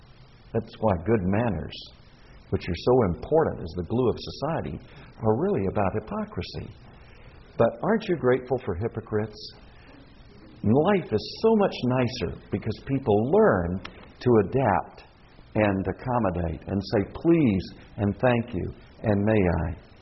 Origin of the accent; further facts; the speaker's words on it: United States; born there; the world that I was born into in America is very different than the America that I know today.